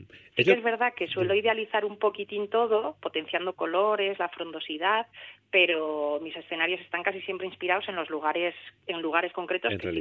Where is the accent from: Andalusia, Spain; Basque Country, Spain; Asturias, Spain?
Asturias, Spain; Yo ahora mismo vivo en Oviedo, pero sí que nací y crecí en un entorno mucho más rural, un pueblín que se llama Llanes, que está precisamente al lado del mar Cantábrico si miras al norte y al lado de la Sierra del Cuera si miras al sur.